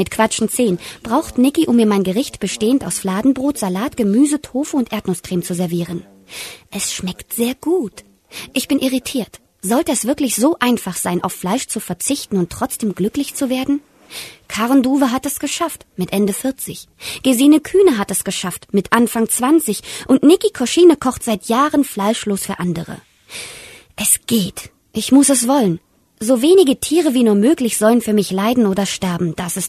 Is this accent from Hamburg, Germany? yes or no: no; Halle, Saxony-Anhalt, Germany; in Halle an der Saale, meine Heimatstadt im Süden Sachsen-Anhalts mit ca. 230.000 Einwohnern